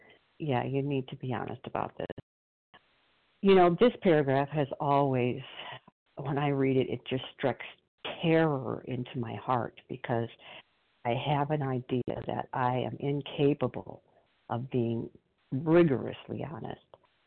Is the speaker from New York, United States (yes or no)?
no; Illinois, United States; Oh, Illinois.